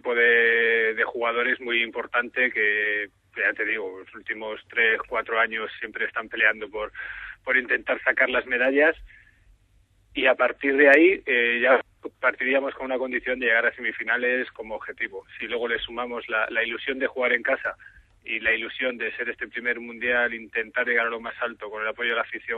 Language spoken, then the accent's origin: Spanish; Madrid, Community of Madrid, Spain; que se va a jugar también en Madrid, de donde soy yo, en casa.